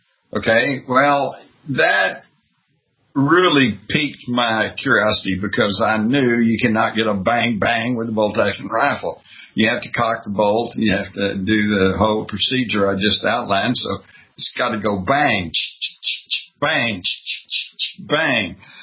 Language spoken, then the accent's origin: English; Texas, United States; That very weekend, because I grew up in Texas.